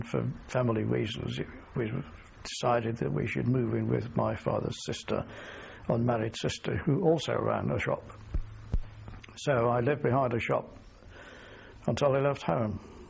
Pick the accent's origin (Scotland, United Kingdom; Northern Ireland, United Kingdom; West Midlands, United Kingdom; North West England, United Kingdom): West Midlands, United Kingdom; Birmingham; born there; I was born in Birmingham, 1920.